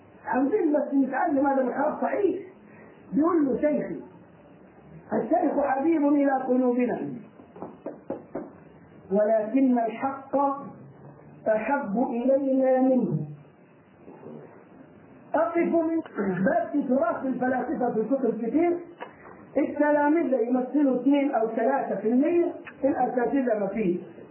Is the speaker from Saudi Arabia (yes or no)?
no; Egypt; الجماعة اللي بيعملوا الموارد عندنا في مصر للأولياء حاسبين التواريخ مضبوط